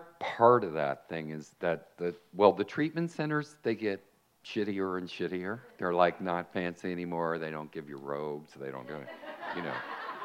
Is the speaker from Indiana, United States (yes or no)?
no; Miami Shores, Florida, United States; Okay, now I'm from Miami Shores. It's, you know, right next to Miami, a cosmopolitan city. And you know, I'm a beach guy, and I grew up water skiing and fishing and all of that.